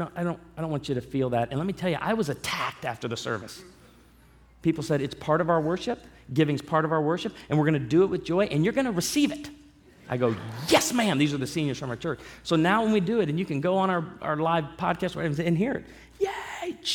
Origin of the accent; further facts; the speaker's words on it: Midwest, United States; because I grew up in the Midwest, okay, in a conservative Baptist church